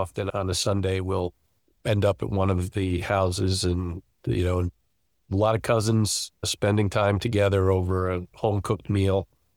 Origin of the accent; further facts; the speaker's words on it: Eastchester, New York, United States; I live now in the house that's a half a mile from the house I grew up in, which is in Eastchester, New York. I actually live in Tuckahoe, so just in Lower Westchester.